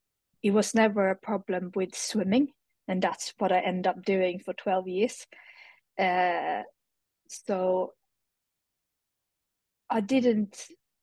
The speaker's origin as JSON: {"language": "English", "country": "Sweden", "tie": "born or raised there", "said": "Sweden, small little village in Sweden."}